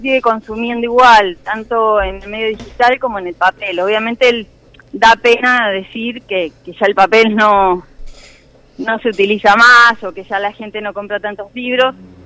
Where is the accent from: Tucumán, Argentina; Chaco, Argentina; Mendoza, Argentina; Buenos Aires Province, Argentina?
Buenos Aires Province, Argentina; Tandil; yo me empecé a formar en Buenos Aires, y hace varios años que vivo acá, soy de acá de Tandil